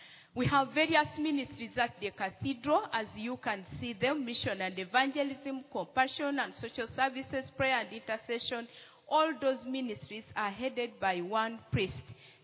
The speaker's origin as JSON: {"language": "English", "country": "Uganda", "said": "I come from Uganda."}